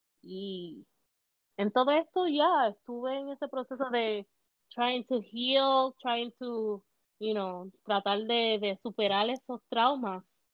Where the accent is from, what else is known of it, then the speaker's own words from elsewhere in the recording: Puerto Rico; de verdad que me la busqué como buen puertorriqueña